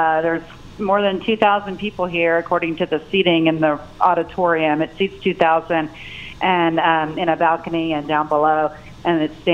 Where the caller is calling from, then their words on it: Springdale, Arkansas, United States; Hey, I'm calling from the Senator Cotton Town Hall in Springdale.